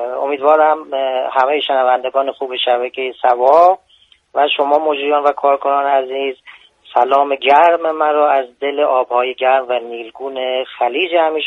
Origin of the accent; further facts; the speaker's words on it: Darab, Fars, Iran; من اصالتا فارسی هستم، داراب